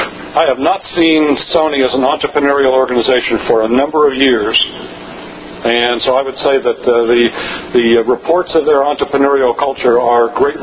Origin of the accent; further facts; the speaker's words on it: Ohio, United States; I come from Northeast Ohio, and in Northeast Ohio, the politicians talk about manufacturing coming back.